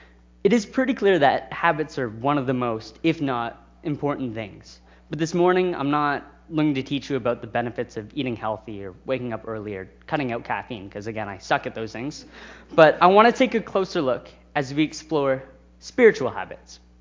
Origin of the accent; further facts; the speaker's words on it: Brockville, Ontario, Canada; last summer I worked at a church back in my hometown of Brockville.